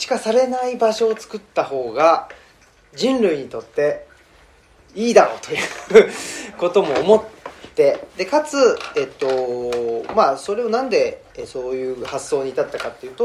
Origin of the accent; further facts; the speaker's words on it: Saitama, Japan; 吉野村に、移り住んだと。その直前は西宮ってところに行って、その前は神戸で、僕は埼玉県の埼玉市ってところで生まれ育ったという人間なんですが